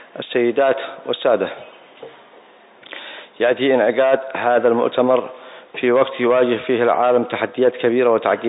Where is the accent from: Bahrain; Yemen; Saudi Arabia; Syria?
Yemen; ومنها بلادنا اليمن